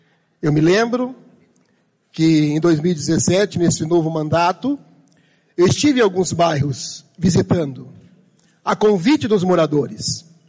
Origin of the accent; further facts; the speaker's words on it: Sarandi, Brazil; born there; Eu nasci em Sarandi, morava também aqui perto do clube.